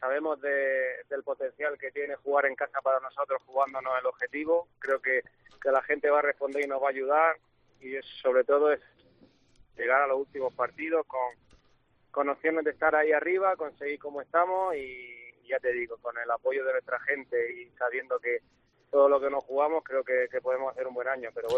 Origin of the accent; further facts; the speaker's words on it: Mula, Region of Murcia, Spain; now in Murcia, Spain; sabéis que soy de Mula. Y yo he vivido siempre fuera y cuando venía iba a Mula. A Murcia la conocía de pasada porque en mi primera época también vivía en Mula. Y ahora que estoy viviendo en Murcia